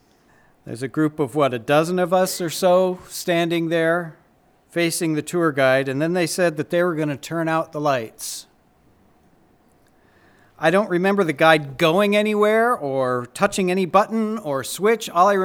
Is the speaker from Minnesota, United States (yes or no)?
yes; Minnesota, United States; I grew up in Minnesota. Vacationing in Wisconsin was somehow extravagant.